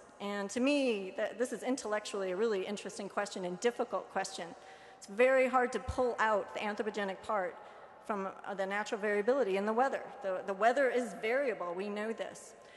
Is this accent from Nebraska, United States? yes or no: yes; Nebraska, United States; I was raised in Nebraska, close to the edge of the Dust Bowl, and you don't see a field that doesn't have a line of trees next to it.